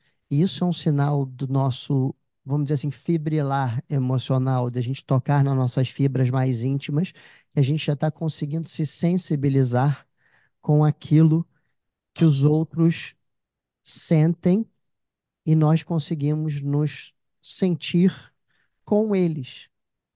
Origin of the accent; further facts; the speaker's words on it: Rio Grande do Sul, Brazil; born there; Eu sou nascido no Rio Grande do Sul, da minha família é gaúcha, meu pai e minha mãe são gaúchos.